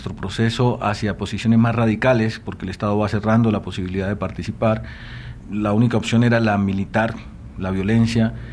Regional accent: Colombia; moved away as an adult; Yo creo que inconscientemente salí de Colombia por las mismas razones que hemos señalado.

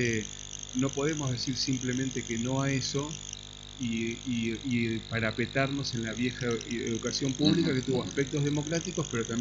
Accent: Buenos Aires, Argentina; vengo de la ciudad de Buenos Aires, ¿no?

